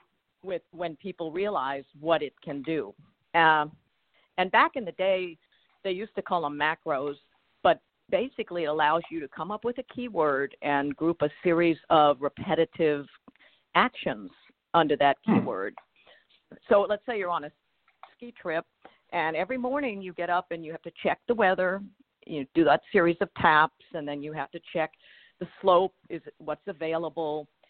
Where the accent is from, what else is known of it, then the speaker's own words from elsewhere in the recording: New Orleans, Louisiana, United States; I'm from New Orleans, and we call it Land Yap.